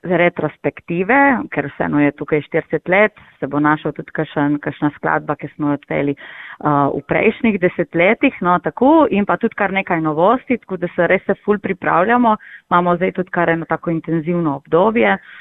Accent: Ajdovščina, Gorizia, Slovenia; Jaz sem tudi Primorka, no, doma sem iz Ajdovščine

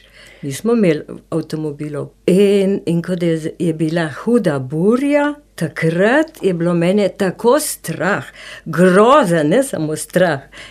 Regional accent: Ljubljana, Central Slovenia, Slovenia; moved away as an adult; sem Ljubljančanka in sem se pač tle preselila, prav mogoče po naključju ali pa ne. Namreč 1974. leta sem se jaz takrat poročila in sva z možem iskala stanovanje

